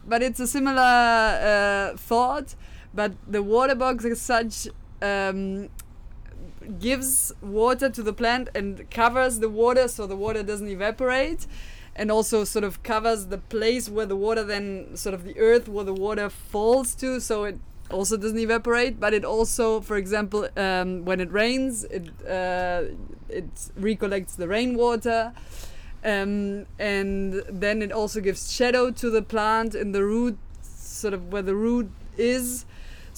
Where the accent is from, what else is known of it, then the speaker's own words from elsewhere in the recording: Germany; also born or lived in Netherlands; Well, in general, I'm from Germany, and I studied in Holland, and my main topic has always been sustainability of water usage.